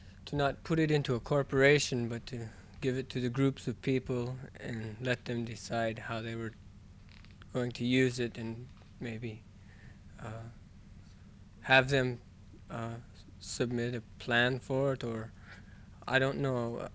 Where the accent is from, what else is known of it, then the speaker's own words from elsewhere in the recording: Alaska, United States; I'm not from here originally. I've been here 5 years. I'm from Kinnick area and enrolled in a village corporation up there.